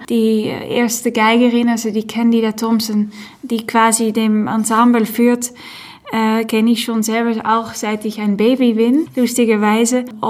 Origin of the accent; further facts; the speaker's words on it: Netherlands; German is a second language; Und es ist auch Musik, die sehr in Holland, nicht, wo ich aufgewachsen bin, präsent ist, sehr lebt.